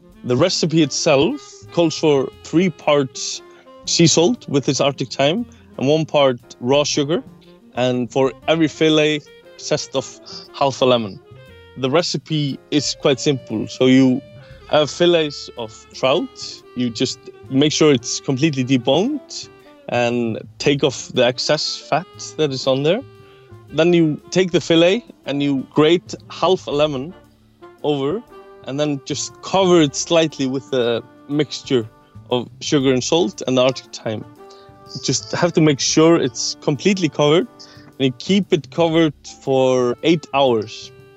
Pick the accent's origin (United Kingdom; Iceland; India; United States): Iceland; English is a second language; I'm a chef from Iceland.